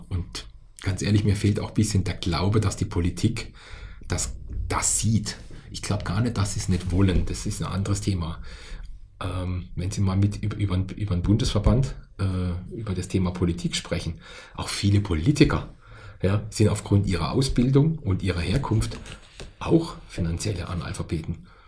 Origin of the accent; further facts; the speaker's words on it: Baden-Württemberg, Germany; Ich komme aus der Südwestecke Deutschlands. Also bei den Schwaben spricht man gar nicht übers Geld. Bei den Badern schon ein bisschen eher, weil wir etwas mehr Lebemänner sind.